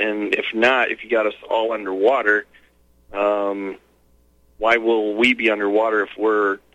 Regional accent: Cashton, Wisconsin, United States; I'm from Cashton, and we have neighboring cities such as Westby and Viroqua. We're about 30 miles due east of La Crosse along the Mississippi.

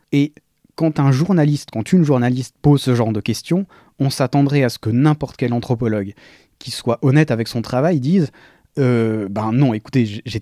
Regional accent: Switzerland; Alors je sais qu'en tant que Suisse, si j'arrive dans un village comme ça

